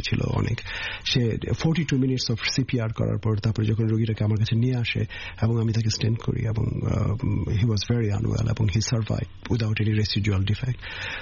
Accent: Bangladesh; আমি মনে প্রাণে প্রতি বিন্দুতে আমার শরীর আমি বাংলাদেশি

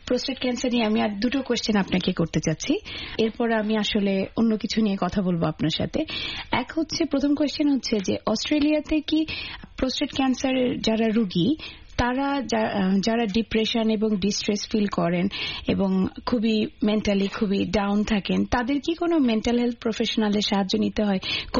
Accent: Bangladesh; যেহেতু আমরা সবাই বাংলাদেশি

